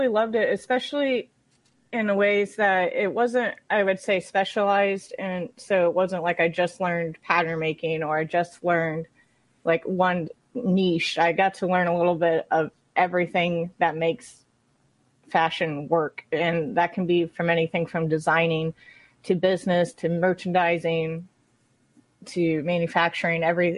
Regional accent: Dallas, Texas, United States; now in Indiana, United States

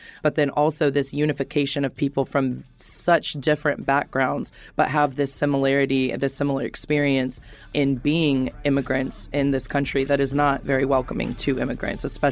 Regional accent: Indianapolis, Indiana, United States; it can be very difficult growing up in the Midwest and kind of surviving the othering and the marginalization that we feel. I felt it more palpable in Indiana than other places I've lived.

